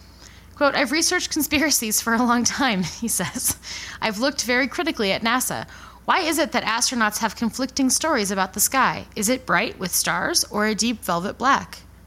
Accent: Fort Collins, Colorado, United States; Fort Collins is my hometown.

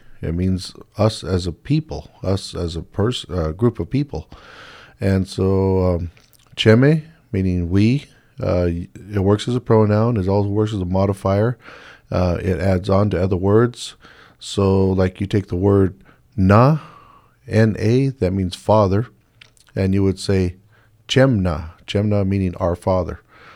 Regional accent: Pala, California, United States; I'm just trying to show off what I was taught as a child growing up in Pala.

